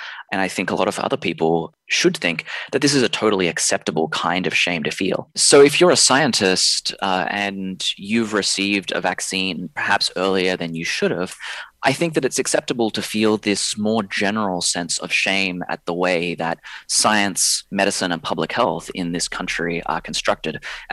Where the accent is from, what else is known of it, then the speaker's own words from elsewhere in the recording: Australia; accent: Australian; now in United States; Well, my accent is from Australia. My passport is from the United States of America. But, you know, I have lived in two colonial nations. My ancestors were the people who took land away from the indigenous populations of Australia. I know that I can feel happy to be born in Australia